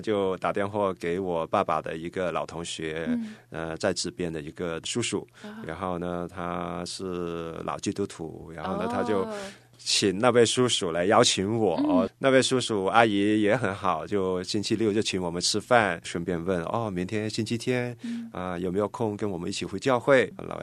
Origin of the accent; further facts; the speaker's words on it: Guangdong, China; moved away as an adult; now in Canada; 我从小在广东出生成长，然后读了大学，工作了就才移民的